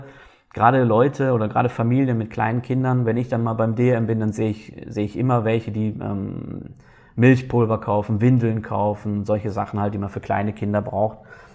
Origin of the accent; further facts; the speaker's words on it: Germany; now in Switzerland; Ich meine, ich sehe es ja bei mir auch, ich bin Deutscher, ja, und selbst ich fahre nicht so gerne über die Grenze zum Einkaufen